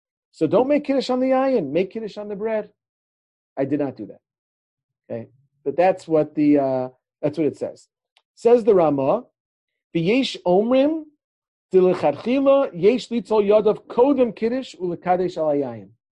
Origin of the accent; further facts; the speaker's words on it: United States; growing up in the States, the shul kiddush, you know, is outside in the parking lot of the shul